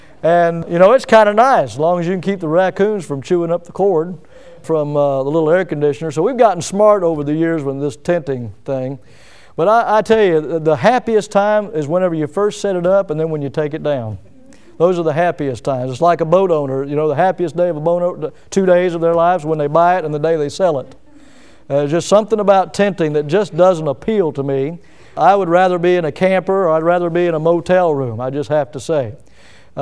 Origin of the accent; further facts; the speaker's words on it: Milton, Florida, United States; born there; I am so thankful that I was born in Milton, Florida. I am so thankful that I was brought up in a Christian home.